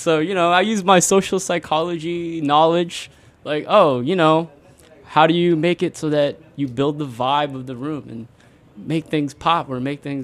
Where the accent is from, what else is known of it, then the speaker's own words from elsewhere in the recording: Colorado, United States; now in New York, United States; Colorado, born and raised.